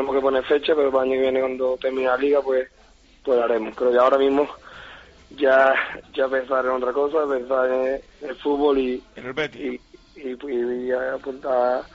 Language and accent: Spanish; Lebrija, Andalusia, Spain; born there; Yo me casaré en Lebrija.